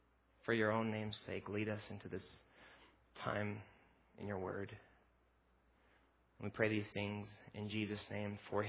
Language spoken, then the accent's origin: English; Las Cruces, New Mexico, United States; And we're from Las Cruces. We have a small growing Bible study on Saturday nights at a gentleman's house